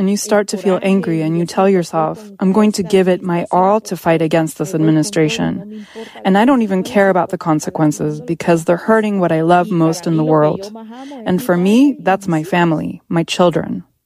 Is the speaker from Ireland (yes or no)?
no; El Salvador; I grew up in El Salvador, and in El Salvador, they say what happens when you cross the threshold of your house stays inside your house.